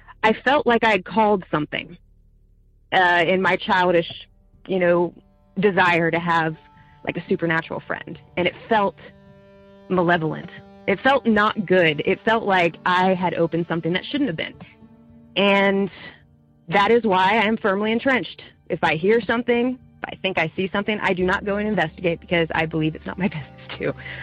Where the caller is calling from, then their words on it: Maryland, United States; Hello. I just started listening to your show. I'm from Maryland.